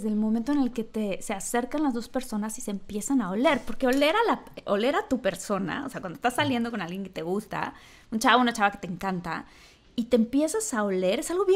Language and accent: Spanish; Mexico; Yo marco mi territorio como mexicana.